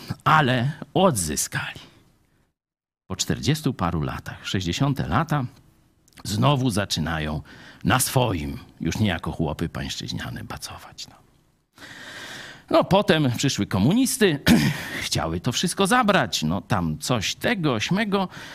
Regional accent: Lublin Voivodeship, Poland; Nie wiem, u nas w Lubelszczyźnie, to wiem.

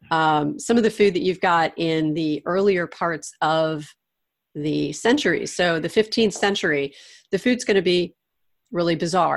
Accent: St. Louis, Missouri, United States; Mainly, I'm from St. Louis. He's from St. Louis.

